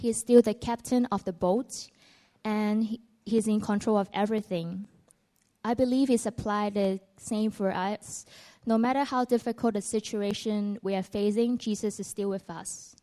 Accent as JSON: {"language": "English", "country": "Hong Kong", "tie": "born or raised there", "said": "I born and raised in Hong Kong. Life is pretty comfortable for me, and I always have a very close relationship with my family."}